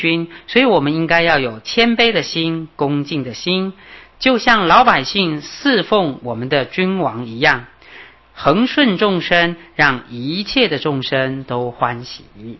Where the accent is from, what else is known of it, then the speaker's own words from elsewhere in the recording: China; 就像我们中国人讲，小不忍则乱大谋